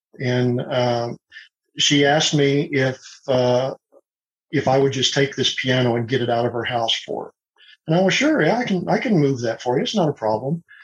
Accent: Oklahoma, United States; Well, grew up in Oklahoma, born and raised in Oklahoma, and I've been a pilot since 1978, and I flew for the Oklahoma Highway Patrol.

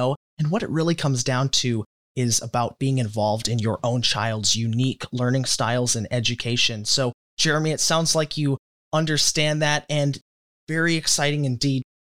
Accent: Green Bay, Wisconsin, United States; I did attend a classical Christian private school for about 2 years in my hometown of Green Bay, Wisconsin.

